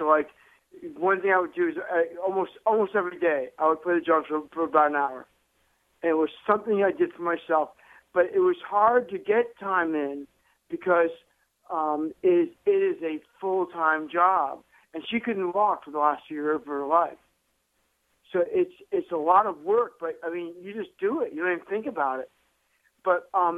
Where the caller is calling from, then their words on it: Bennettsville, South Carolina, United States; I'm in Bennettsville.